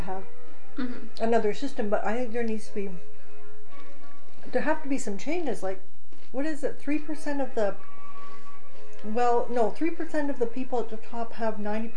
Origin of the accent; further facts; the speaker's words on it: Canada; I don't mind paying a little extra for being Canadian. Like, I would prefer to live here, at least ultimately.